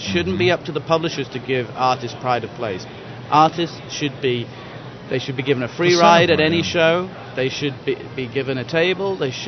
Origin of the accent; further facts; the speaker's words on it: England, United Kingdom; I'm English. I thought I'd get some wet weather while I was here.